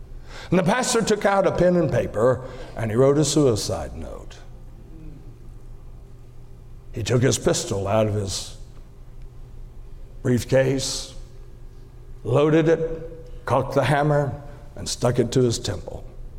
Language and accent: English; Georgia, United States; And I'm from Georgia. And where I come from, we were in a very poor, rough area, redneck area of the state, and just in the lower part of the Appalachian Mountains.